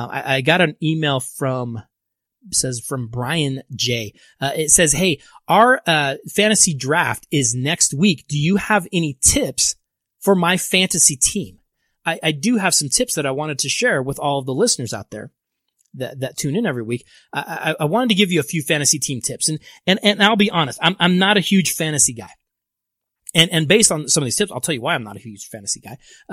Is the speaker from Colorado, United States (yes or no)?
yes; Denver, Colorado, United States; Because when you think about my hometown Denver Broncos right now